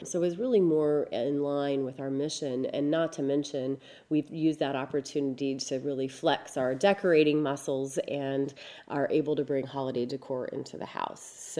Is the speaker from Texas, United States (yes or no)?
no; Ohio, United States; But if you're from Minnesota, or like I am from Ohio, it's pretty amazing.